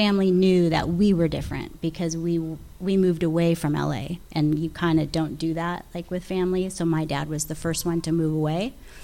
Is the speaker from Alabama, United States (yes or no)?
no; Simi Valley, California, United States; Ventura County, Simi Valley, small little town. But my family was from like Watson, Compton, and.